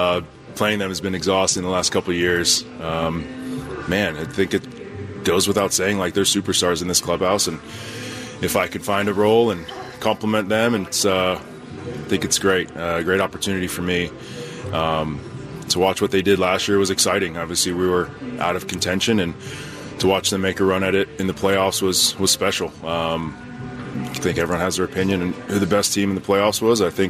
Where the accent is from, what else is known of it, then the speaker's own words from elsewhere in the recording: Poway, California, United States; Yeah, I grew up in Poway, and as you know, a lot of Padres live in Poway.